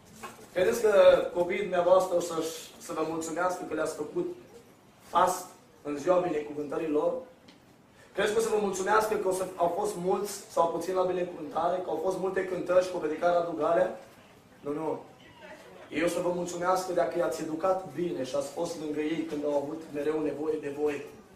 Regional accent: Romania; noi suntem români!

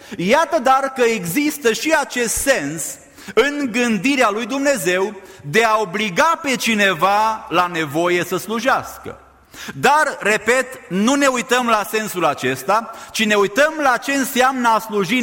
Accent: Romania; Acum, noi care am crescut în România, venim din România, știm ce înseamnă silă.

